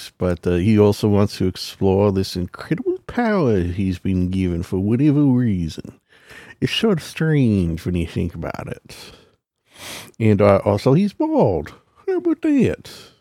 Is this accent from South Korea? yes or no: no; Canada; especially as a Canadian